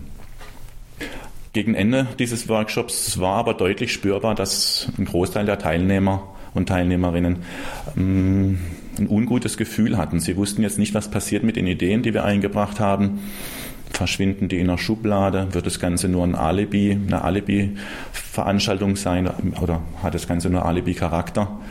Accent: Schwäbisch Hall, Baden-Württemberg, Germany; Ja, ich komme aus Schwäbisch Hall.

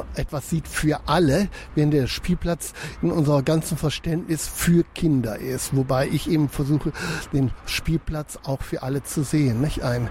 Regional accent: Wuppertal, North Rhine-Westphalia, Germany; born or raised there

